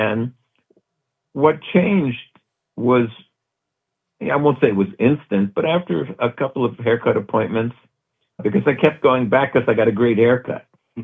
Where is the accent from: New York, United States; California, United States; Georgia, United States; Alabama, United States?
New York, United States; Brooklyn; I grew up, born and raised in Brooklyn, New York, in an underprivileged area, very mixed in all ways, ethnically, economically, religions.